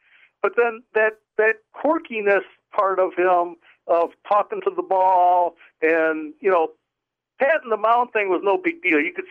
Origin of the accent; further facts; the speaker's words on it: Detroit, Michigan, United States; growing up in Downriver, Detroit, I was in Tiger Stadium